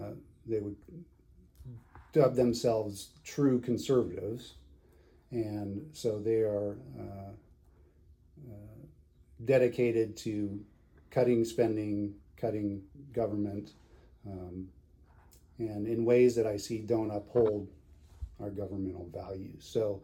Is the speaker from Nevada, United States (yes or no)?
yes; Reno, Nevada, United States; also born or lived in Ely; now in Idaho, United States; I grew up in Northern Nevada, so Ely and then Reno, and came to Idaho in the 90s.